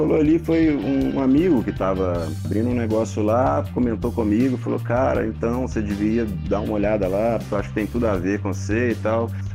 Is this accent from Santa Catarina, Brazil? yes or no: no; Belo Horizonte, Minas Gerais, Brazil; depois de um tempo em Goiânia, eu decidi voltar pra BH, né, minha terra, saudade da galera, enfim